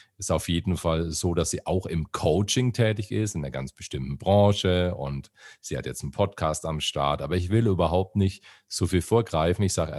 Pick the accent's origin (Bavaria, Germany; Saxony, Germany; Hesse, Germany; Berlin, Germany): Bavaria, Germany; Bamberg; accent: Franconian; now in Bayreuth, Germany; bei uns in der Gegend ist es gefühlt so, dass alle 5 Meter gibt es einen neuen Dialekt. Also es ist wirklich so, dass wir, ich bin ja Bamberger und lebe in Bayreuth, das ist nur 70 Kilometer entfernt